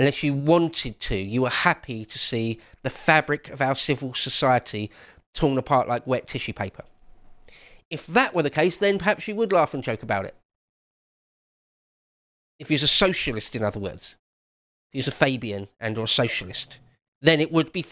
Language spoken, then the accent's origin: English; Havering, London, United Kingdom; I was born and raised in Essex, East London. London borough of Havering.